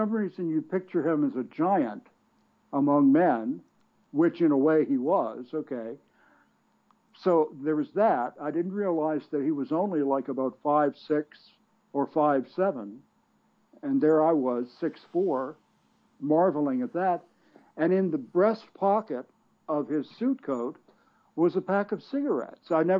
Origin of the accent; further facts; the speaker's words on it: Alexandria, Virginia, United States; of the three taxi companies in Alexandria, which is my hometown in the suburbs of D.C., only one of them, one of the three taxi companies, hired black drivers.